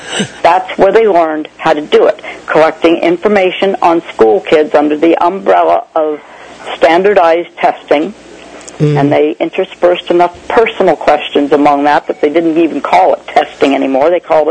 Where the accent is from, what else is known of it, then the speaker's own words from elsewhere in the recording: Washington, District of Columbia, United States; I'm from Washington, D.C.